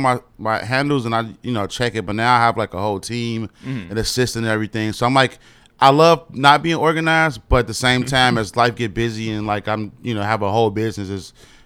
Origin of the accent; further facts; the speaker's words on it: Chicago, Illinois, United States; West side of Chicago. Okay. It's like me